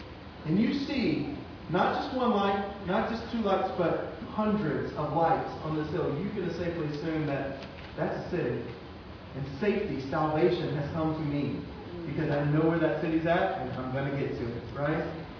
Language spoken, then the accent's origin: English; Louisiana, United States; I'm from Louisiana. I'm used to loading my, look, 95% seasoning, 5% food, all right?